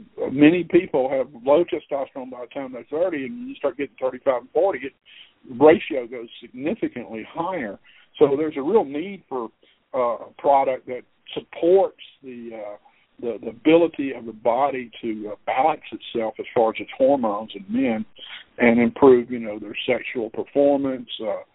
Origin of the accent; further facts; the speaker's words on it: Georgia, United States; I'm saying herbs because I'm from South Georgia.